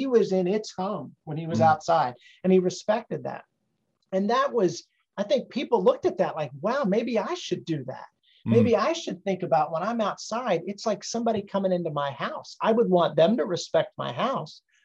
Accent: Northeast, United States; You know, growing up in the Northeast, it was different than it is in the South.

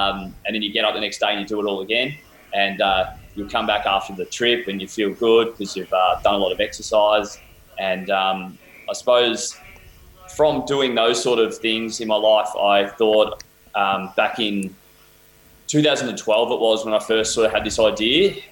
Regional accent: Melbourne, Victoria, Australia; I'm from Melbourne, play Australian rules football down in Melbourne.

